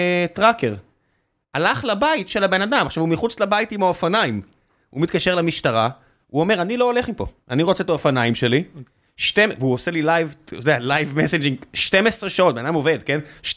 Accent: Beersheba, Southern District, Israel; אני לא חושב שהבנת את הסיפור שסיפרתי על באר שבע. זה, אני גדלתי שם, זה האווירה.

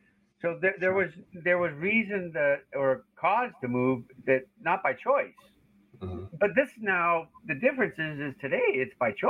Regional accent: Canada; I'm a Canadian

